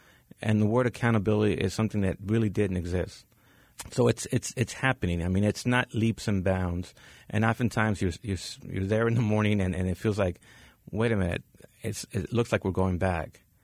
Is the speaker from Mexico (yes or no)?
yes; Mexico; I am a Mexican journalist. I mean, I was born in Mexico, but I have a little blue passport that says I'm a U.S. citizen.